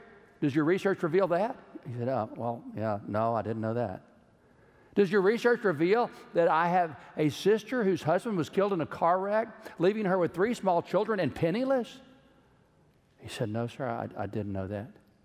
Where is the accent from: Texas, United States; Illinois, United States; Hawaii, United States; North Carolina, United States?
Texas, United States; Georgetown; I grew up in Georgetown, Texas. I didn't come from a family of givers.